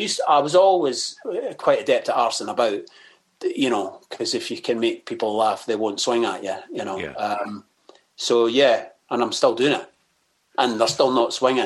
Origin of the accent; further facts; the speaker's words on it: Scotland, United Kingdom; accent: West Coast Scottish; also born or lived in Edinburgh; I got the piss ripped out of me quite a lot for my accent, mostly because my accent was more West Coast.